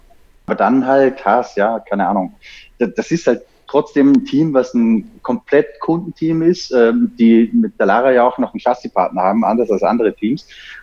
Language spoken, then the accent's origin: German; Austria; als Österreicher